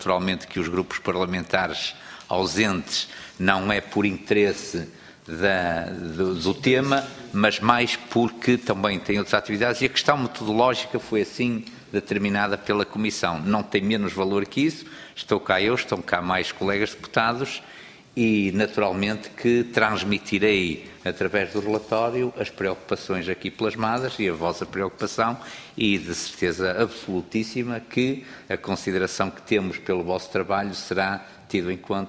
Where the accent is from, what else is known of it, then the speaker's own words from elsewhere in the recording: Barcelos, Braga, Portugal; porque eu sou natural de Barcelos e naturalmente que me identifico com muita coisa